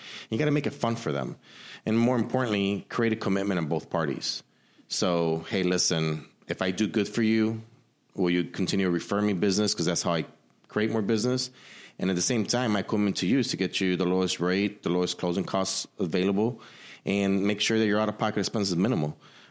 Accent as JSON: {"language": "English", "town": "Chicago", "region": "Illinois", "country": "United States", "tie": "born or raised there", "said": "Well, I grew up in the Wicker Park area."}